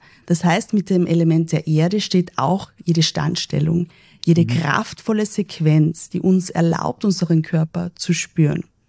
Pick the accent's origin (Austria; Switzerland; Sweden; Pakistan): Austria; Carinthia; die Kombination gerade bei uns in Kärnten